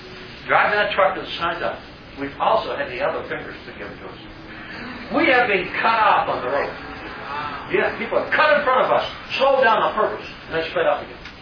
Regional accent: the South, United States; I'm from the South, you know.

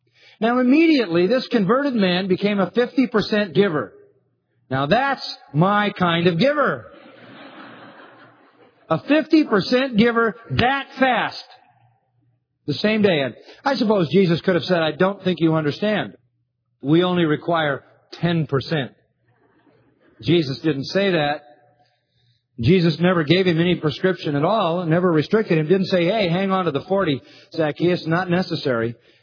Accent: India; moved away as an adult; now in Sydney, Australia; I live in Sydney, Australia, with my wife. We are originally from India.

